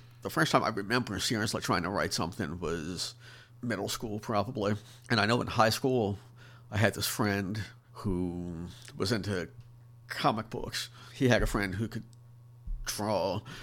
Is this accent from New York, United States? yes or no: no; King George, Virginia, United States; All right. Well, I am from King George. My parents are not.